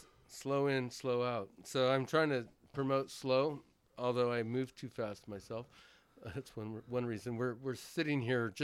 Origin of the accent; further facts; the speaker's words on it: Oakland, California, United States; also born or lived in Lafayette; I was like, "What? I'm from Oakland, you know." Like, we used